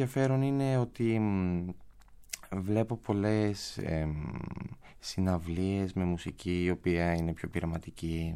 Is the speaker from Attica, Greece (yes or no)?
no; Larisa, Thessaly, Greece; Νομίζω ότι είμαι τυχερός που γεννήθηκα στη Λάρισα και που ήμουν εκεί για αρκετά χρόνια